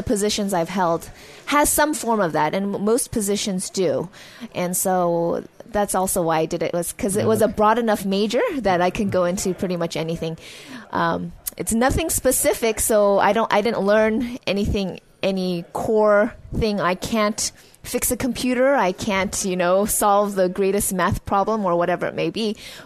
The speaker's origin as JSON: {"language": "English", "town": "Berkeley", "region": "California", "country": "United States", "tie": "born or raised there", "said": "because I grew up in Berkeley, right across the bridge"}